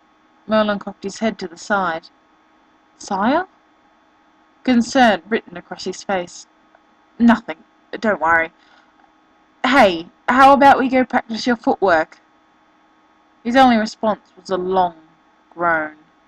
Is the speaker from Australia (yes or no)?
yes; Australia; Sorry about my accent, not English, I'm Australian